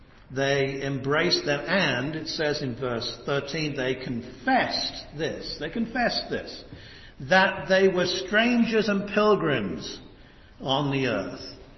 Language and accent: English; England, United Kingdom; born there; Now, I'm a foreigner, by the way. I'm a foreigner. I was born in England.